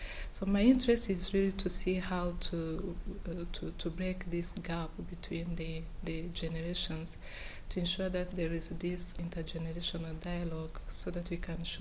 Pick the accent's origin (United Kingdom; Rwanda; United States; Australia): Rwanda; and I come from Rwanda.